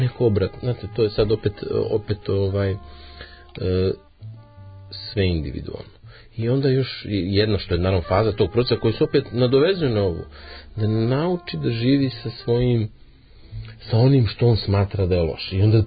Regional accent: Montenegro; kao Crnogorac, ne može bez Njegoša da prođe.

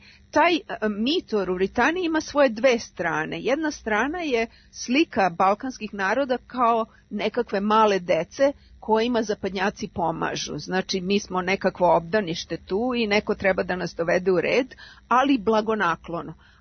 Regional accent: Belgrade, Serbia; moved away as an adult; now in England

